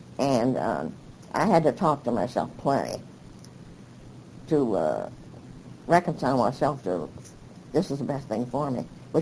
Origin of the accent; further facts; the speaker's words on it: California, United States; also born or lived in Long Beach; And, of course, I came from Los Angeles County. And there's plenty of stuff about Los Angeles County.